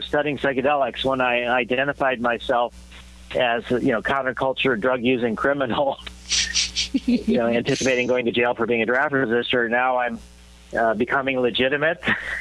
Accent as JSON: {"language": "English", "country": "United States", "tie": "born or raised there", "said": "And then growing up in America during the Cuban Missile Crisis and the whole idea of, you know, kids in school being taught to duck under their desks and cover in case there was a nuclear explosion"}